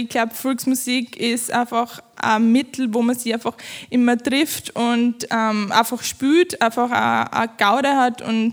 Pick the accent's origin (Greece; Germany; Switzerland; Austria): Austria; Styria; weil wir kommen überall aus der Steiermark her.